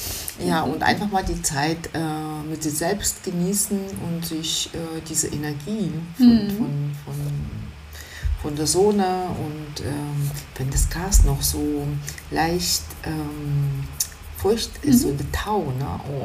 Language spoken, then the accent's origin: German; Ukraine; moved away; aus diesen Regionen, wo ich herkomme, wo ich geboren bin, ich bin nämlich in der Ukraine geboren